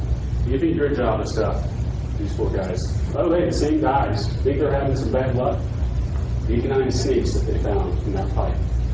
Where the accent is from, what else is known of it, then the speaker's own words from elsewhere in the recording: Florida, United States; by the way, I'm from Florida. was born and raised there.